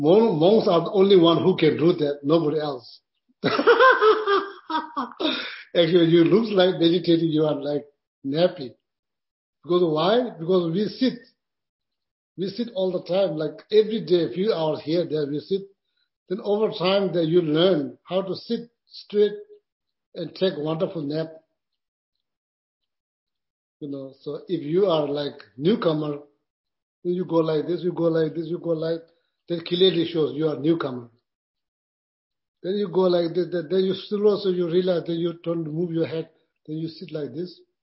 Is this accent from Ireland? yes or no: no; India; English is a second language; now in United States; So when I'm traveling from India to New York City first, then from New York City to came to Raleigh.